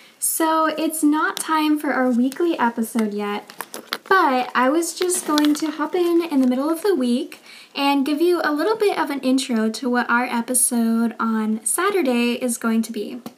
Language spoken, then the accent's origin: English; United States; He lived in the 1800s, and I'm from America, and America is still a country today.